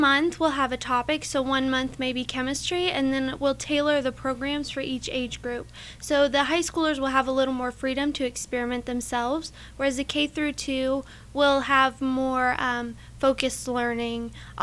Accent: United States; I'm from the Knox County area.

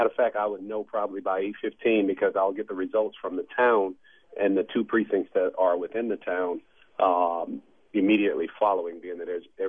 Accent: Louisiana, United States; once I made it back here to Louisiana into my hometown area

